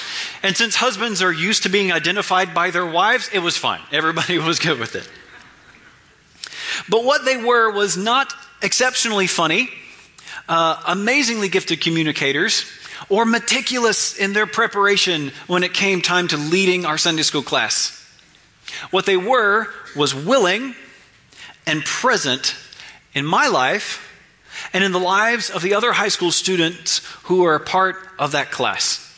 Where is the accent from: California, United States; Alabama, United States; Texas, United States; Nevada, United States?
Alabama, United States; Madison; I'm from Alabama, and I recognize that I don't sound as country as I could.